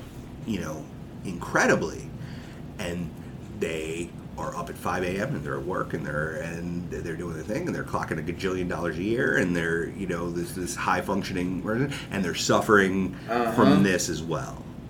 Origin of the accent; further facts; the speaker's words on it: Fredericksburg, Virginia, United States; Well, I grew up in Fredericksburg, Virginia.